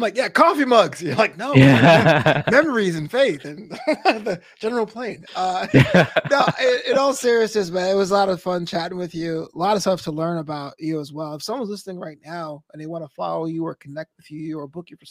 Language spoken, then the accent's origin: English; Brooklyn, New York, United States; I actually went to, because I'm from New York. I'm from Brooklyn, but you don't venture up to the state unless you have to.